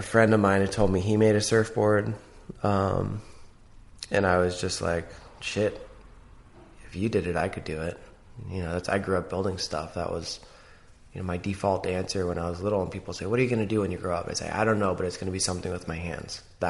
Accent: Seattle, Washington, United States; But I was born and raised in Seattle.

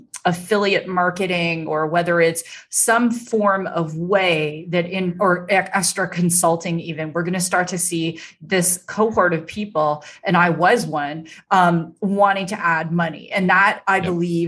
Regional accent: Canada; I'm from Canada

